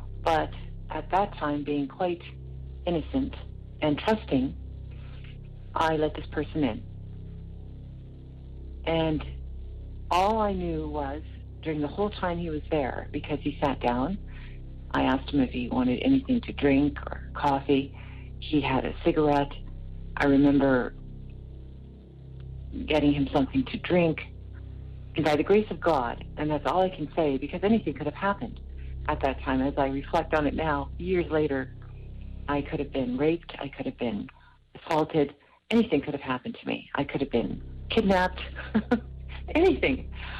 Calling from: Brandon, Manitoba, Canada; Hi, I'm calling from Brandon, Manitoba in Canada.

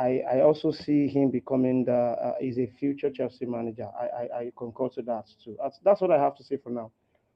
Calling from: Nigeria; I'm speaking from Nigeria right now.

